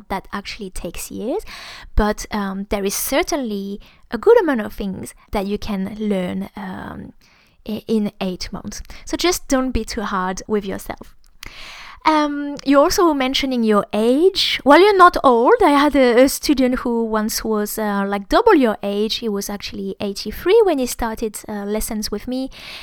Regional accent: France; accent: French; English is a second language; it's actually the same for me when I speak English with my French accent

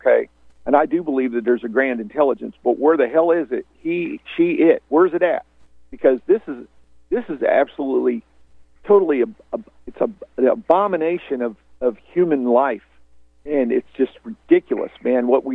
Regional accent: Missouri, United States; For everybody, the listeners, I'm from Southern Missouri, and I'd been down to that area

